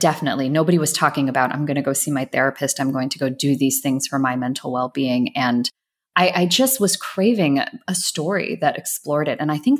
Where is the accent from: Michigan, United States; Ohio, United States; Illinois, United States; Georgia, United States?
Georgia, United States; So I grew up in Atlanta. I grew up in a suburb right outside of Atlanta.